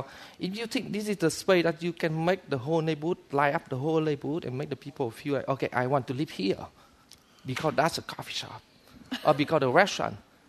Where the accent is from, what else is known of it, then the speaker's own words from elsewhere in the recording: Vietnam; English is a second language; moved away; still thinking about my hometown, still thinking about how to come back to Vietnam because I love it.